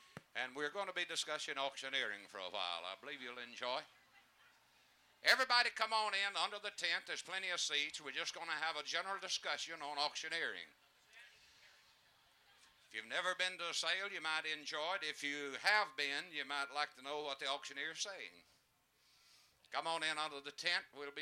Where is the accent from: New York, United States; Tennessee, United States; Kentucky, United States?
Tennessee, United States; Lawrenceburg; I'm from Lawrenceburg, Tennessee, the home of David Crockett.